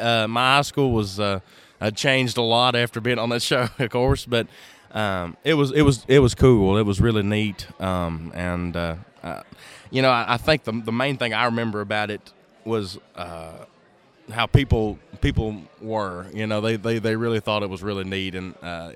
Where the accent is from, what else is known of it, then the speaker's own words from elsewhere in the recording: Kentucky, United States; And it's really proud to say I'm from Kentucky.